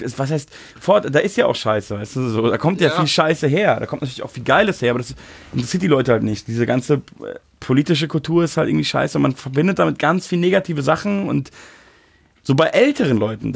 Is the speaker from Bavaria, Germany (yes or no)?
yes; Munich, Bavaria, Germany; now in Berlin, Germany; ich bin ja Münchner so und rede Hochdeutsch